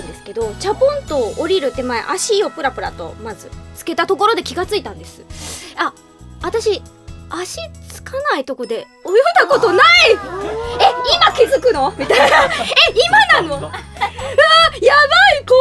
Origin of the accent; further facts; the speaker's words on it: Fukuoka, Japan; ちょっと私福岡なんですけど、ちょっと離れた島に行くっていう